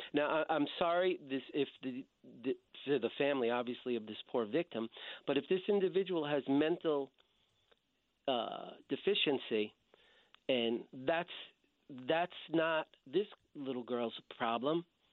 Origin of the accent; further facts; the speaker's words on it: New York City, New York, United States; And I'm from New York, and it's pathetic what has happened to that city